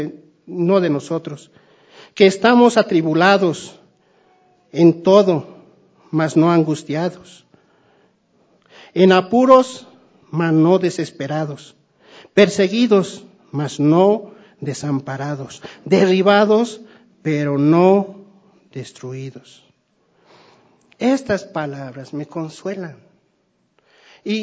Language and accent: Spanish; Tarija, Bolivia; born there; Yo soy nacido allá en Villavecia, al sur, cerca de Tarija, entonces también debe ser la influencia.